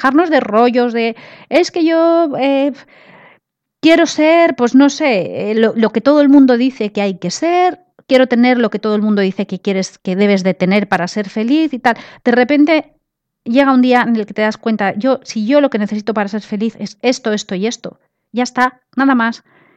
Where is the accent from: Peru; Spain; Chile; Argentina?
Spain; moved away as an adult; also born or lived in England; estuve viviendo en Inglaterra. Yo soy de España y me trasladé a Inglaterra durante unos 4 años